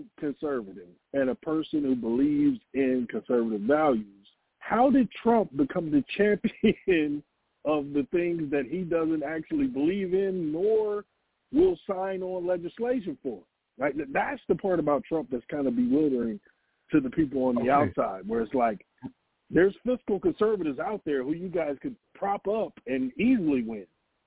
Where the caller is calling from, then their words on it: Atlanta, Georgia, United States; I'm in Atlanta, Georgia.